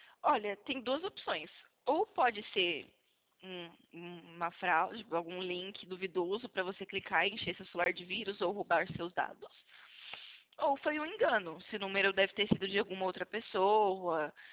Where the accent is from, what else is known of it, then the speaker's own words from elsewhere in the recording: São Carlos, São Paulo, Brazil; São Carlos, interior de São Paulo.